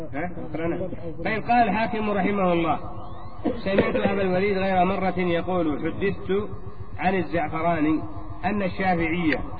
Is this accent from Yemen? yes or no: yes; Yemen; وعندنا في اليمن